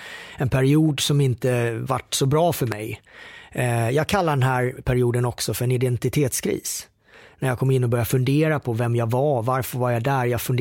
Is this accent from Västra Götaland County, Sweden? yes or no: no; Karlshamn, Blekinge, Sweden; sen växte jag upp nere i Karlshamn med min mor Anita och min far Björn och en lillebror som heter Filip.